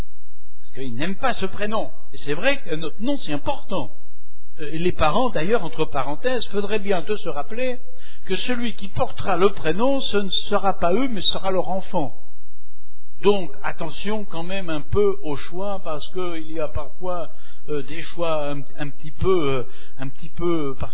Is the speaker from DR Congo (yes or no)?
no; Normandy, France; comme je suis normand, je précise. Vous voyez, il faut quand même être fier de ses origines.